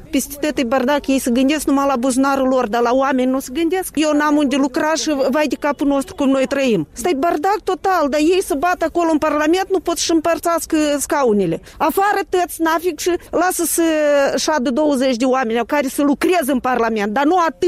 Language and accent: Romanian; Moldova; noi suntem moldoveni din tal și moldovenii am fost tot timpul.